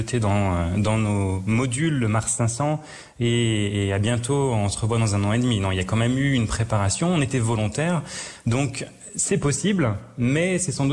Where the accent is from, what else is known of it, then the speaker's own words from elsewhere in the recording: France; en tant que Français, ben voilà, j'aime bien discuter, j'aime bien poser des questions.